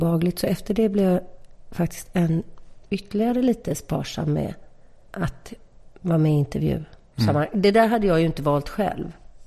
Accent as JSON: {"language": "Swedish", "town": "Partille", "region": "Västra Götaland County", "country": "Sweden", "said": "Jag kommer från Läxby i Partille."}